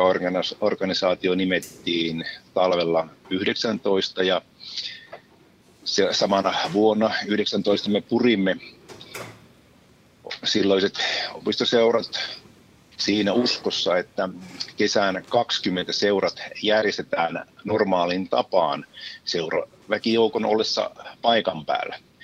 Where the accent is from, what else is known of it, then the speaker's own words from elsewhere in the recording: Ylivieska, North Ostrobothnia, Finland; minä olen Ylivieskasta. Me ylivieskalaiset olemme olleet tässä mukana